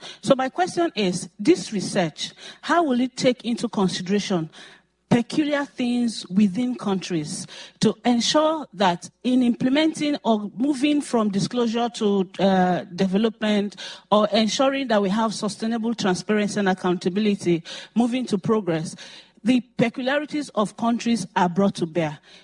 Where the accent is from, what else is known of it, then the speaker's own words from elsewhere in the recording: Nigeria; I'm from Nigeria.